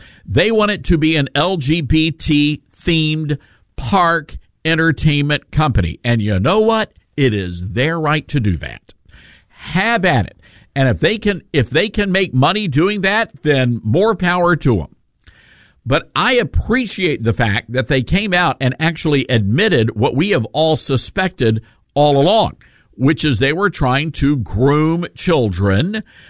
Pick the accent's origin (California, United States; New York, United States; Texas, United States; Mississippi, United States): Mississippi, United States; South Haven; that's what we did as kids growing up in South Haven, Mississippi.